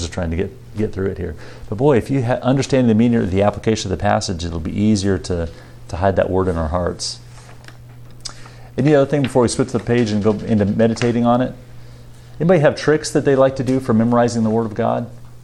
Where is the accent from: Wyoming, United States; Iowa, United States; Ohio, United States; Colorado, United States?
Wyoming, United States; So I grew up in Wyoming, and there's cows in Wyoming